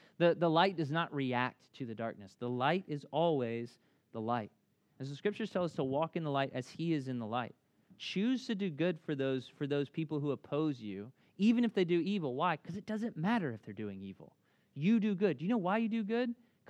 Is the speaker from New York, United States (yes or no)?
no; Memphis, Tennessee, United States; moved away; And you know, like I grew up in Memphis. You know, when you go to your hometown